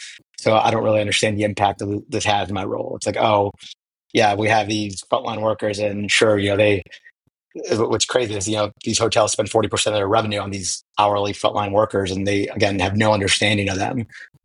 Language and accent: English; Chicago, Illinois, United States; I grew up in Pilsen, for those who are familiar with Chicago, and Guillermo grew up in Little Village.